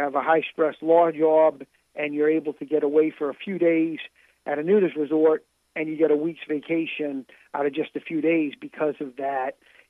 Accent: Massachusetts, United States; I'm originally from Massachusetts, south of Boston.

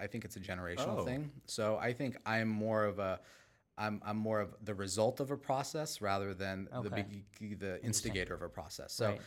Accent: Kanpur, Uttar Pradesh, India; born there; I was born in Kanpur, but my parents were already living in New York at the time.

